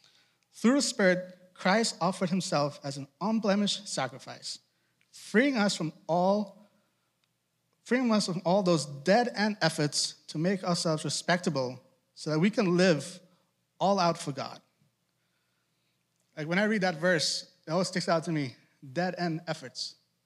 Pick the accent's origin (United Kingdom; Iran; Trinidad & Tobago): Trinidad & Tobago; also born or lived in Boston; now in United States; So I told the first service, I'm from Trinidad, and I grew up in Boston. So I have an accent that comes out when I read.